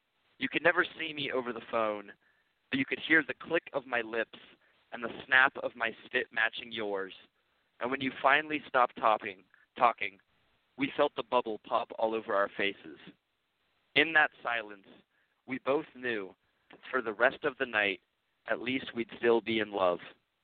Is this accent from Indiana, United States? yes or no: yes; Indiana, United States; now in Mesa, United States; Right now, I am living in Mesa, Arizona. I'm from Indiana, but I've lived in Arizona most of my life.